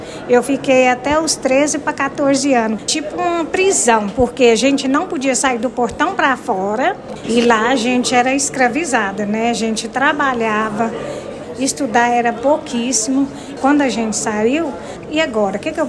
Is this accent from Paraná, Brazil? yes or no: no; Goiás, Brazil; Minha mãe veio grávida de mim para a Colônia Santa Marta de 2 meses. Eu nasci na Colônia Santa Marta